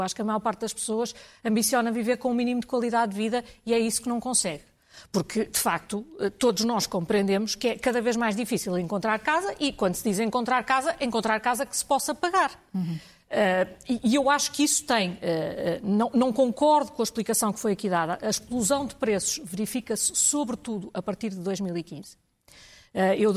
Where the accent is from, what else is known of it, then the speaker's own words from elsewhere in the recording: Porto, Norte, Portugal; eu sou do Porto, eu lembro-me muito bem como era a habitação no centro do Porto